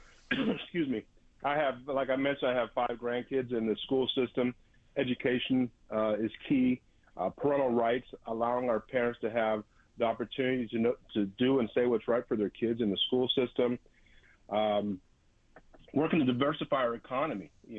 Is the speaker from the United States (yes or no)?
yes; Las Vegas, Nevada, United States; now in Napa, United States; I was raised in Las Vegas, been here 49 years, graduate of Valley High School, stayed in town